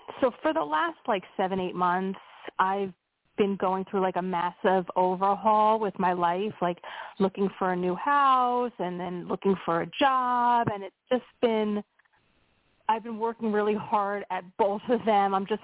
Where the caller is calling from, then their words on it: Pennsylvania, United States; in Pennsylvania